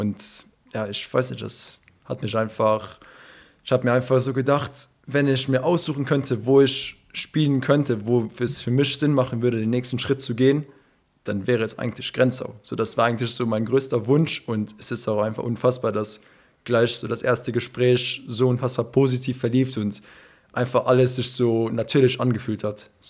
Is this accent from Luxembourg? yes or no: yes; Luxembourg; first language Serbian; German is a second language; ich bin halt in Luxemburg geboren. Mit meiner Schwester und zwei anderen Brüdern sind wir halt in Luxemburg aufgewachsen, aber natürlich zu Hause halt Serbisch gesprochen, auch immer Sommerferien, immer in Serbien oder in Griechenland mit dem Rest der serbischen Familie immer verbracht.